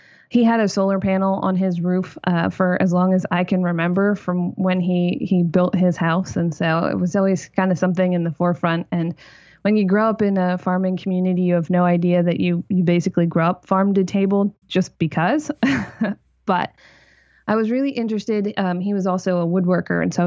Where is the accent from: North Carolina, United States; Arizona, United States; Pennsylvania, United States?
Pennsylvania, United States; Lancaster; In Lancaster, Pennsylvania. So okay. Most people have been there. And no, I'm not Amish, but lots of Amish community there.